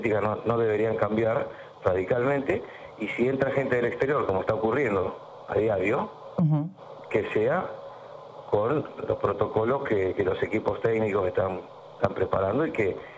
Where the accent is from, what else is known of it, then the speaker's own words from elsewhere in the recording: Argentina; Pero como soy argentino lo puedo decir, sin pelo en la lengua lo digo.